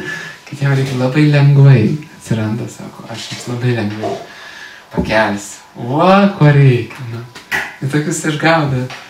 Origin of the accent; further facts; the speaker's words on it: Kaunas, Kaunas County, Lithuania; Aš tai augau Kaune, praktiškai visą laiką Kaune. O po to gamtoj gyvenau, dabar vėl gamtoj gyvenu.